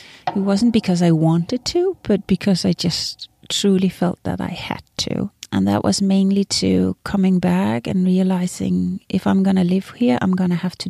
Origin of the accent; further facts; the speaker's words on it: Nuuk, Sermersooq, Greenland; English is a second language; I mean, I grew up here in Nuuk